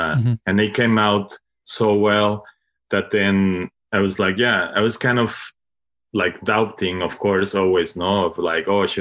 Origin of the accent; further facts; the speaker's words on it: Mexico; English is a second language; now in Brooklyn, United States; I think I'm from Mexico, but I moved like around 10 years to Brooklyn.